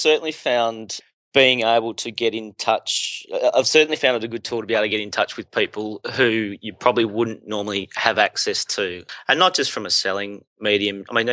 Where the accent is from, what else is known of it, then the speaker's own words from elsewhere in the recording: Australia; And we're from Australia.